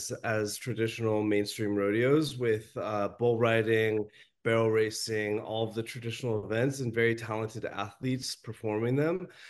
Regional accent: Colorado, United States; also born or lived in New York; I was living in New York when I first discovered this subculture. I'm from Colorado originally and love Western culture and feel very tied to it, but also sort of felt pushed away by it.

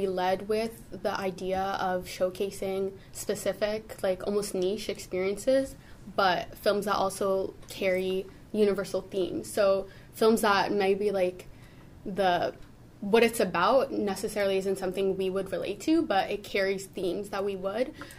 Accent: Calgary, Alberta, Canada; now in Toronto, Canada; I moved from Calgary, Alberta, so You can imagine not no one in my family is really into it. And so coming to Toronto, I knew about TIFF

